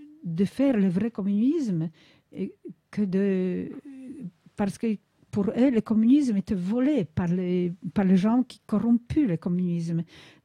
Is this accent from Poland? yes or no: yes; Poland; French is a second language; Dans ma jeunesse en Pologne